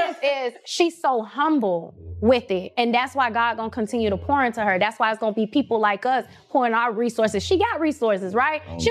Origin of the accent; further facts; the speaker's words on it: Miami, Florida, United States; I'm from Miami.